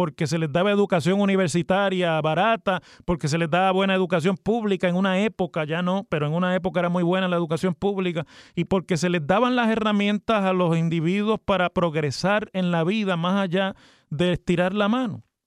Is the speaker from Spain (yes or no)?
no; Puerto Rico